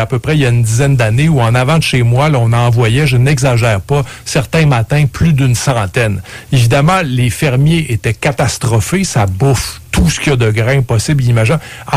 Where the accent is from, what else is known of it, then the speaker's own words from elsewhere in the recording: Quebec, Canada; Tu sais, moi, je viens des cantons de l'Est, près de Lac Mégantic.